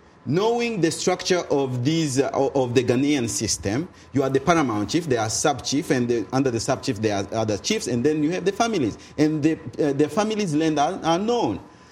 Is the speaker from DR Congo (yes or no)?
yes; DR Congo; English is a second language; I come from the Democratic Republic of Congo.